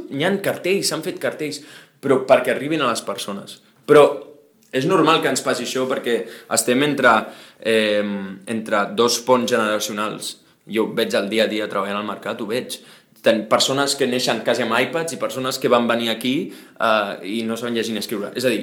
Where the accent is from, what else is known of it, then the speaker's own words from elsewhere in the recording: Sitges, Catalonia, Spain; jo soc de Sitges de tota la vida i parlo amb franquesa